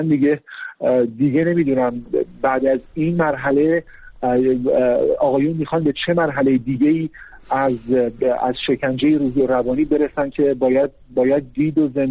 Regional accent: Iran; وقتی که بعد از 10 سال دوباره بازگشتم به وطن عزیزم ایران و مواجه شدم با این که من رو به عنوان یک ایرانی دوستدار وطن سوار ماشین میکنند

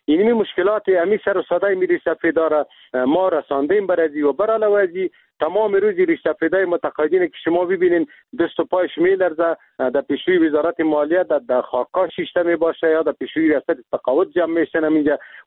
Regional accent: Afghanistan; ما خود مسلمان هستیم، ما افغان هستیم، از این ملت هستیم، این میجا زندگی کردیم، در میجا تولد شدیم،

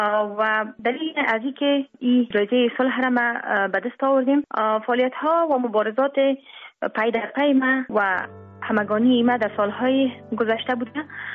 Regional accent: Afghanistan; ما یک شخص هستم که در امی جامعه افغانستان بزرگ شدیم

